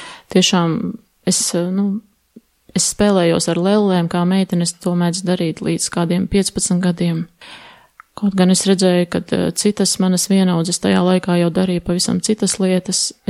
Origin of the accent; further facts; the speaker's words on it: Madona, Madona Municipality, Latvia; also born or lived in Sigulda, Latvia / Aizkraukle, Latvia; Es piedzimu Madonā, bet Madonā mēs nedzīvojām. Mēs dzīvojām ik pa laikam, tā kā kādu brīdiņu mēs dzīvojām Siguldas pusē, tad atkal Aizkrauklas pusē, un tad atpakaļ mūs atveda